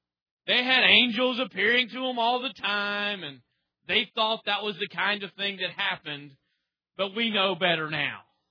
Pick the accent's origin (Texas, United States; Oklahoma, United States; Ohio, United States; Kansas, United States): Oklahoma, United States; Do I believe it just because I'm from Oklahoma?